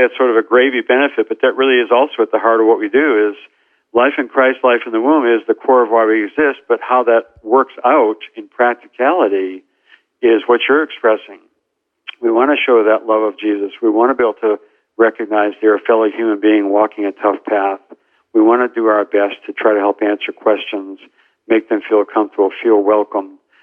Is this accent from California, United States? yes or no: no; Boston, Massachusetts, United States; Here we were in Boston. I grew up in the Boston area.